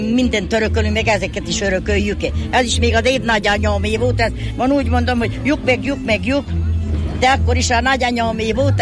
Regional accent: Buják, Nógrád, Hungary; Igen, a bujáki, ezt meg lehet különböztetni, mert mi palócok vagyunk.

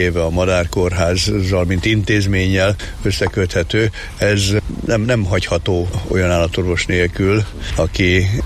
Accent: Budapest, Hungary; Pesti vagyok, 18. kerület, Pest-Szentlőrinc a szülőhelyem. Ott jártam általános iskolába, aztán később középiskolába Pannonhalmára, és onnan az állatorvosi egyetemre vezetett az út.

